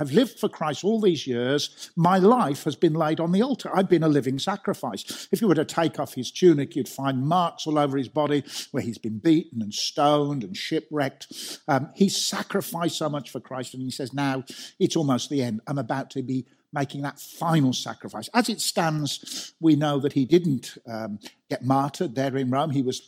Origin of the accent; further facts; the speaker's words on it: Birmingham, West Midlands, United Kingdom; I grew up in Birmingham. I've been away for a long time, but finally got back home.